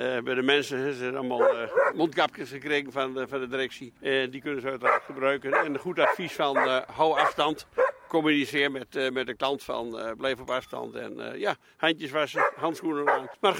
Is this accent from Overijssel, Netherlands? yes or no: yes; Overijssel, Netherlands; now in Friesland, Netherlands; Maar ik ben een tukker, hè?